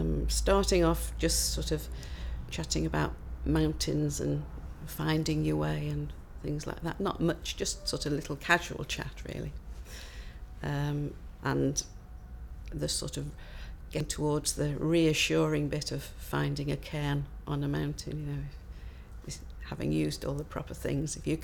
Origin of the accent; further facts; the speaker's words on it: Wirral, North West England, United Kingdom; I'm 70 and I'm from Wirral in Merseyside.